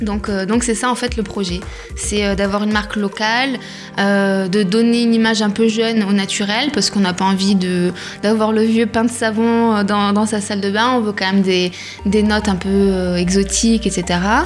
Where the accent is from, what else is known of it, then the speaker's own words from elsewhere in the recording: Montpellier, Occitanie, France; now in Chamonix, France; j'ai 28 ans et je viens de Montpellier. Ça fait 4 ans en fait que j'habite à Chamonix, je suis arrivée en 2016.